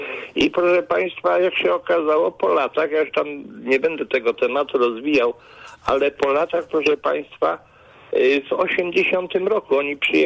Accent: Kuyavian-Pomeranian Voivodeship, Poland; Ja pochodzę z Kujaw

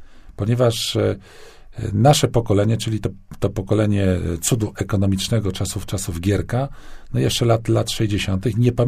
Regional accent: Poznań, Greater Poland Voivodeship, Poland; tu my jako poznaniacy nazywamy ten obiekt, który przywołałeś, Pałacem Kultury

